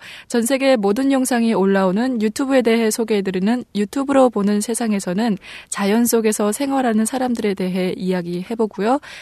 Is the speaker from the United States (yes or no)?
no; Musan, North Hamgyong, North Korea; now in South Korea; 저는 똑소리 나는 무산 여자